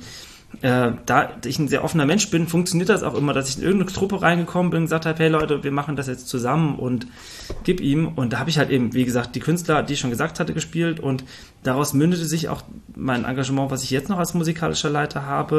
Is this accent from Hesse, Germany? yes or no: yes; Fulda, Hesse, Germany; ich komme zwar aus Fulda